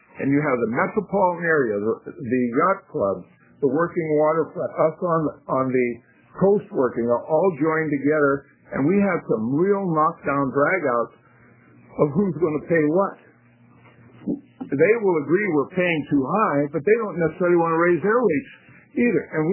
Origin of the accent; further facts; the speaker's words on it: Astoria, Oregon, United States; I'm from Astoria.